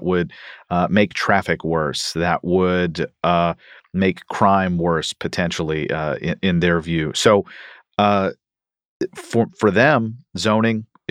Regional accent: Louisville, Kentucky, United States; In fact, I consider Louisville, Kentucky, my hometown, has a terrible history in that regard, and other cities do too.

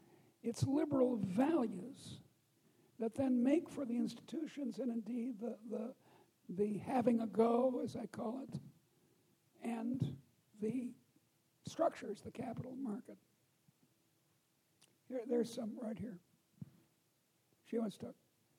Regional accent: Chicago, Illinois, United States; This is my hometown. I'm shocked. I come from Chicago. We're very proud of our architecture.

